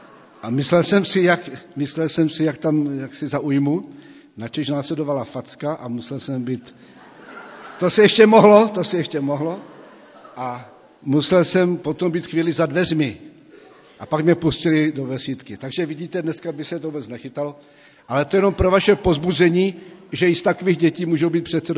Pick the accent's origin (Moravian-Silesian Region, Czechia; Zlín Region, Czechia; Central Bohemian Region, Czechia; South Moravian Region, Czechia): Zlín Region, Czechia; Zlín; protože jsem vyrůstal v besídce ve Zlíně